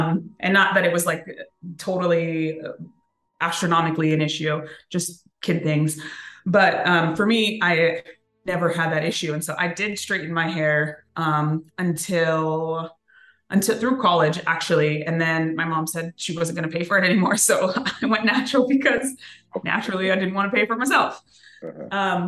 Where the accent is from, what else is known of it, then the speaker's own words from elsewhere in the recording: Cerritos, California, United States; So I grew up in Cerritos, which is predominantly Asian.